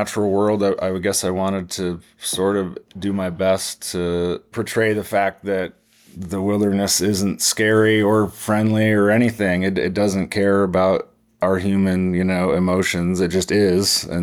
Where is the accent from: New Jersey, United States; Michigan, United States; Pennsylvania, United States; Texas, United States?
Michigan, United States; born there; moved away as an adult; Yeah, I mean, I was born in Michigan, but I moved to Montana, I think, when I was 19 or so for a fishing guide job